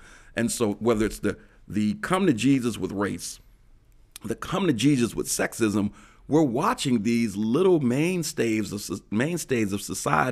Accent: United States; the way people were approaching me when they found that we're from America.

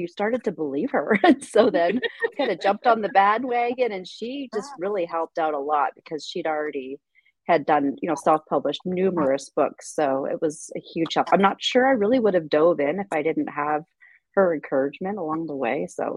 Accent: Canada; now in United States; So first of all, I'm not from Alaska. I'm from Canada, actually, which is drastically different as far as setting is concerned, but I did grow up in a city. So I came to Alaska in 99

